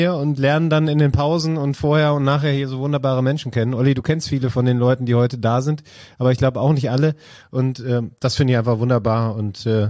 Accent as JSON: {"language": "German", "town": "Essen", "region": "North Rhine-Westphalia", "country": "Germany", "lives_now": "Fröndenberg, Germany", "said": "Ich komme eigentlich aus Essen."}